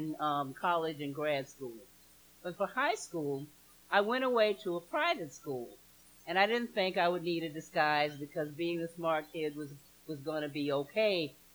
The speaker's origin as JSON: {"language": "English", "region": "the South", "country": "United States", "accent": "southern", "said": "had to lose the southern accent."}